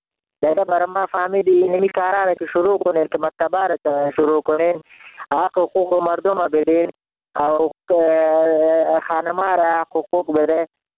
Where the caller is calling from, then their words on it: Jalalabad, Nangarhar, Afghanistan; من خودم افغان هستم، من ننگرهار هستم، از شهر جلال آباد بهار.